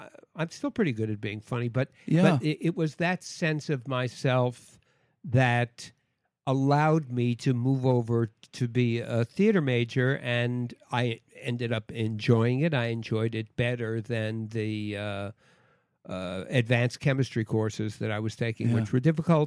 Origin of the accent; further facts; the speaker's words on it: Queens, New York, United States; I grew up in Forest Hills, Queens.